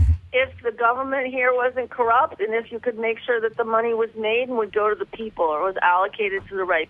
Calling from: Detroit, Michigan, United States; I'm calling live from Detroit, yes.

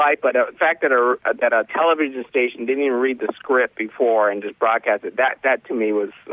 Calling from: Santa Fe Springs, California, United States; Santa Fe Springs

